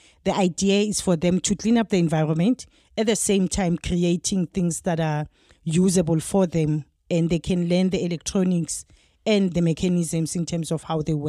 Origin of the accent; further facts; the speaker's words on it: Tembisa, Gauteng, South Africa; is from Tembisa. I was born and bred in Tembisa in Gauteng. And I went to school in Tembisa.